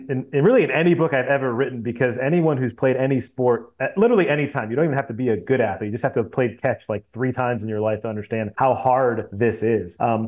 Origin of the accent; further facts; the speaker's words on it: Boston, Massachusetts, United States; You know, I grew up in Boston, so maybe I wanted to be, you know, the left fielder, the next great left fielder for the Red Sox.